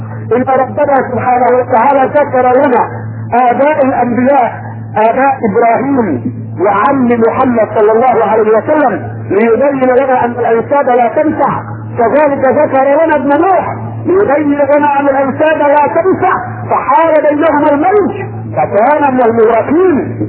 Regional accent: Egypt; عندنا في مصر وحدها ما لا يقل عن ألف قبر، ولكل قبر من يعبده

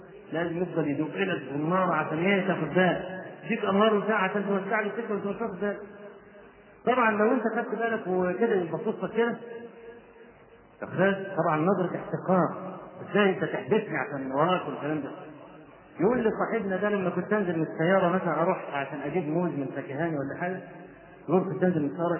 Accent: Egypt; واحنا عندنا في مصر بدعه قبيحه

